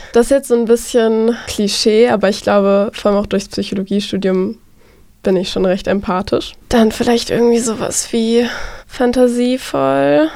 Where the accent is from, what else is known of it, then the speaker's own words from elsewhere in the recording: Krefeld, North Rhine-Westphalia, Germany; moved away as an adult; now in Jena, Germany; Ich bin eigentlich aus NRW, also ich bin in Krefeld aufgewachsen und ich bin dann zum Studieren nach Jena gezogen. Also ich studiere hier Psychologie seit 2020.